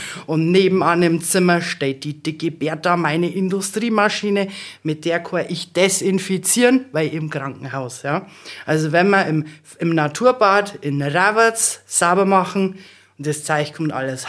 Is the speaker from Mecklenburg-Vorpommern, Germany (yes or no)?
no; Bayreuth, Bavaria, Germany; born there; also born or lived in Wunsiedel; also ich bin in Bayreuth geboren. Dann war ich in Wunsiedel im Kinderheim. Dann bin ich zu Pflegeeltern nach Miederdeich gekommen.